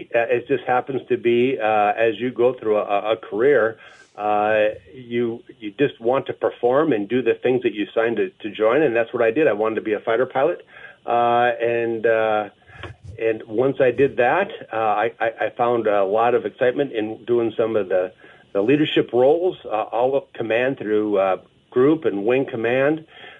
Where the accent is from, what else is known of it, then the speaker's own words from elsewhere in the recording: Minnesota, United States; now in Montana, United States; Well, I believe it or not, I was raised in Minnesota. I did the aviation program in North Dakota